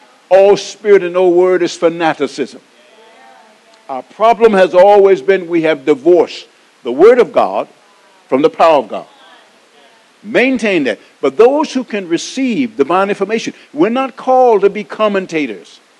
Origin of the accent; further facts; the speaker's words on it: Atlanta, Georgia, United States; I'm from Atlanta, trust me, I know.